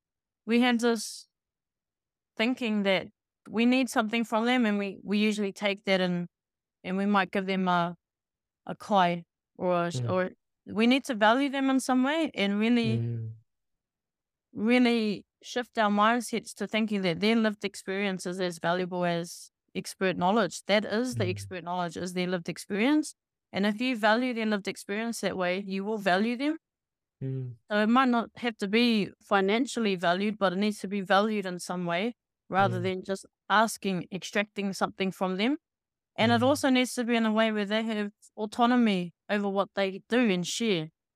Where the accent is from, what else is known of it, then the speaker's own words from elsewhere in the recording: Auckland, New Zealand; and I'm from South Auckland.